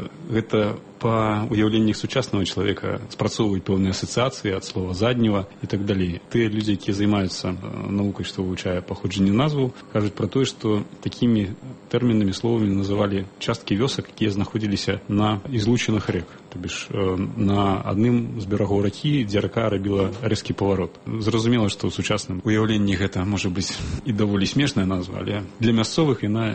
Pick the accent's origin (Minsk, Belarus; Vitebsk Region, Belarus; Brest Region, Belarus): Vitebsk Region, Belarus; Zadnye; born there; Я нарадзіўся ў вёсцы на Талачынчыне, Віцебская область. Вёска называецца Задньо, з такой дзіўнай назвай, але вёска зараз так называецца. Раней яна складалася з двух частак, адна з которых называлася Піямонт. Вось, менавіта ў гэтай частцы вёскі я нарадзіўся.